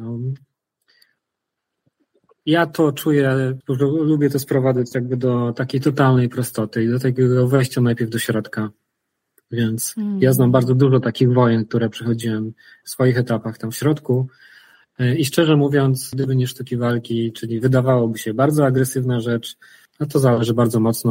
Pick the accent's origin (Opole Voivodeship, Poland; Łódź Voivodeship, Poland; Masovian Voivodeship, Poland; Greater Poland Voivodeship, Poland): Łódź Voivodeship, Poland; Łódź; Wychowałem się na podwórku w ciemnej dzielnicy Łodzi.